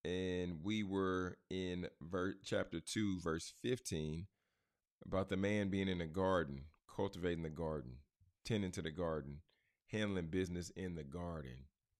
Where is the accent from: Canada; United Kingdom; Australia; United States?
United States; Garland, Texas; we stayed in my childhood home to where I grew up in Garland, Texas, right? Had a lot of memories here, lived a lot of life here.